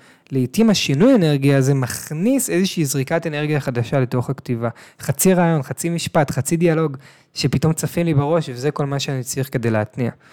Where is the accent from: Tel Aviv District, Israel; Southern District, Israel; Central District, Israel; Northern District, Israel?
Tel Aviv District, Israel; Tel Aviv; עכשיו, אני גדלתי בתל אביב.